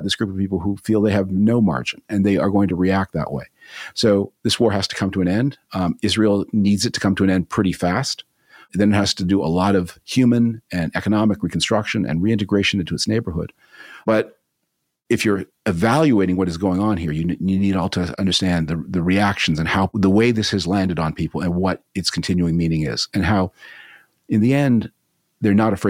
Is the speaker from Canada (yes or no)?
yes; Canada; when I was growing up in Canada